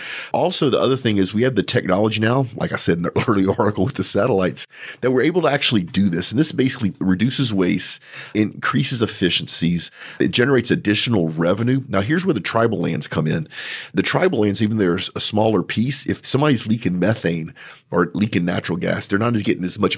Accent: Louisiana, United States; We're both from South Louisiana. We've seen stoves outside that people use.

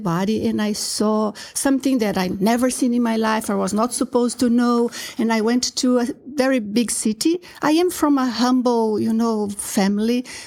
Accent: Brazil; English is a second language; Yes, yes. My background was Catholic.

